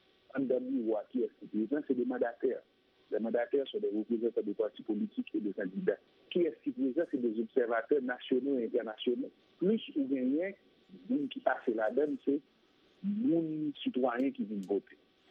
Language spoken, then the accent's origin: French; Haiti; Deuxièmement, en tant qu'Haïtien, qui a des positions en plus et qui suit l'actualité, on a fait ce que j'appelle un appel à la responsabilité et au sérieux.